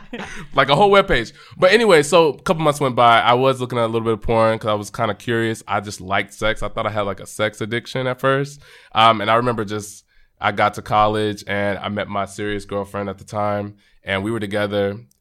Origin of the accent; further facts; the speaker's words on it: Bible Belt, United States; So growing up in the Bible Belt, religion is a big thing. Baptist, right.